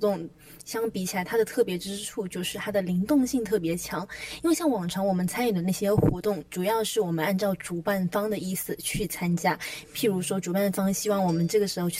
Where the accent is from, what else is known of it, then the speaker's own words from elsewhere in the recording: Xiamen, Fujian, China; now in Nanjing, China; 我本身在大陆的话是一直都在大陆念书的，那我是上大学才来到南京，在这之前我一直都是在厦门。